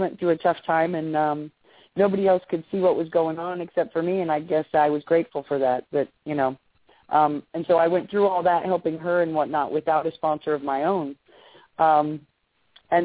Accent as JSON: {"language": "English", "region": "Florida", "country": "United States", "tie": "born or raised there", "said": "where I grew up and the town I grew up in Florida is, I've been here for 35 years"}